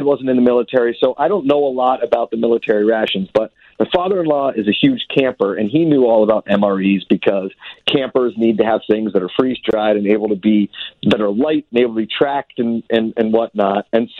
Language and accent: English; Pittsburgh, Pennsylvania, United States; I'm a dude from Pittsburgh. I've been living in California now for about 12 years.